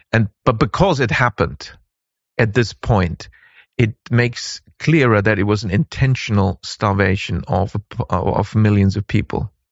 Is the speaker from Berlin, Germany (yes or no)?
no; Bavaria, Germany; English is a second language; And I know from growing up in Bavaria, you know, when the harvest comes, that's when the schoolboys and schoolgirls and students getting asked, can you please help the farmers?